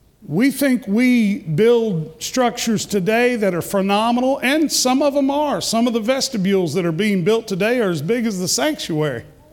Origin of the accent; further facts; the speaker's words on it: Alabama, United States; I'm sorry. I'm from Alabama. I can't count.